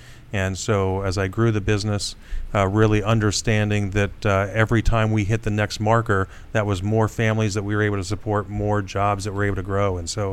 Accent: Wapakoneta, Ohio, United States; Big town of Wapakoneta, Ohio.

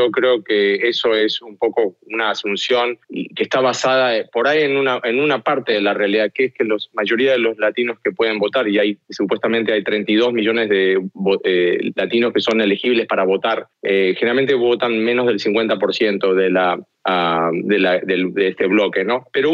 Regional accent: Argentina; Yo soy argentino, nací en una dictadura militar, después crecí en otra y después finalmente en el 83 pudieron llegar a una democracia

